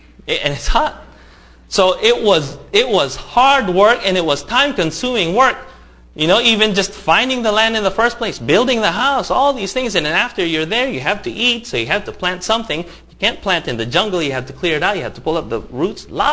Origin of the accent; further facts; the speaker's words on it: United States; because, you know, they liked me because I came from the States, you know, and I spoke English without a Filipino accent, so they thought that was very cool.